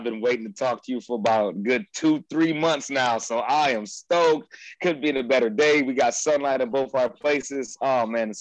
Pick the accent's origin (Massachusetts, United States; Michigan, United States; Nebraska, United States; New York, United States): Michigan, United States; Detroit; also born or lived in Adrian; But I was born in Adrian, Michigan, which is only like an hour and a half south, hour and 45 south.